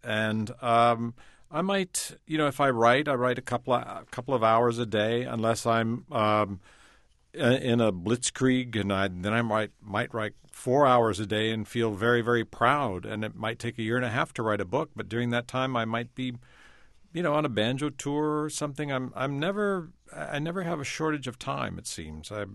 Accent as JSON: {"language": "English", "region": "Texas", "country": "United States", "tie": "born there", "said": "I was born in Texas."}